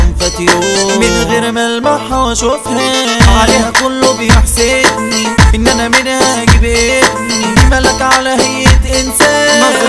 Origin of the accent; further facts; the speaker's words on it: Upper Egypt, Egypt; انا صعيدي